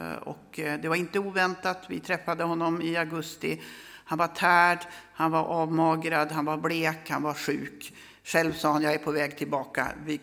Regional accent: Luleå, Norrbotten County, Sweden; born there; i Luleå där jag är född.

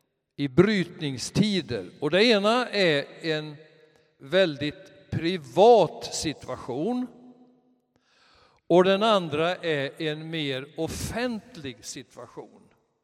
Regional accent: Borås, Västra Götaland County, Sweden; born there; jag är född i Borås. Årtalet kan vi glömma.

